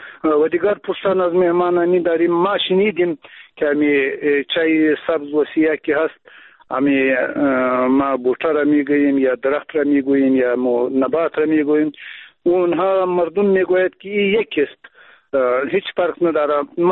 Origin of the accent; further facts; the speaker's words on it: Afghanistan; first language Pashto; Persian is a second language; البته اگر چی ما هم همون زبان مادری ما پشتو هست و بازم بادری چند گفته میتانیم کم کم